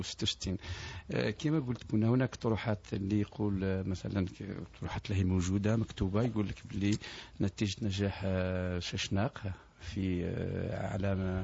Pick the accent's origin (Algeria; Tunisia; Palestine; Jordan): Algeria; يعني أنا كباحث ولا كجزائري كمواطن نثمن هذا الشيء